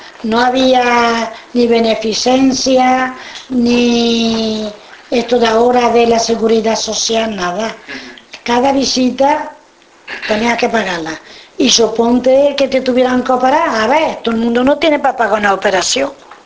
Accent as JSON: {"language": "Spanish", "town": "Madrid", "region": "Community of Madrid", "country": "Spain", "said": "entonces soy madrileño."}